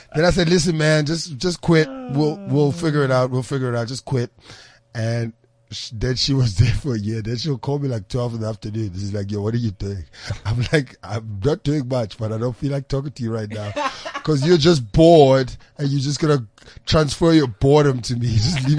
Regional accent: Cape Town, Western Cape, South Africa; I grew up in Cape Town.

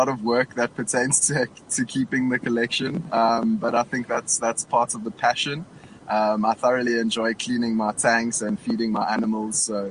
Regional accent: Durban, KwaZulu-Natal, South Africa; born there; I was born in Durban

